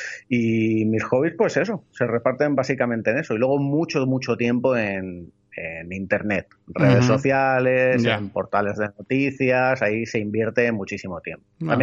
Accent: Elche, Valencian Community, Spain; Pues vengo, nací, vivo, vamos, 8 apellidos, como la película, ¿no? En Elche, provincia de Alicante, Comunidad Valenciana.

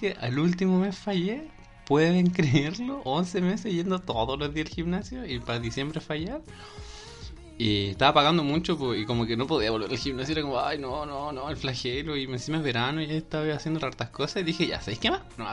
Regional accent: Chile; yo estaba como muy chileno

